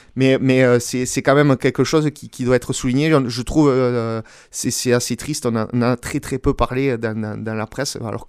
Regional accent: Occitanie, France; dans les hôtels votifs qu'on retrouve chez nous en Comminges

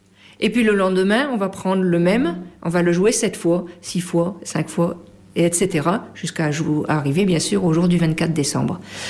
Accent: Tourcoing, Hauts-de-France, France; Je suis effectivement de Tourcoing. Donc là-haut, dans le Nord, le carillon fait partie de la vie de tous les jours.

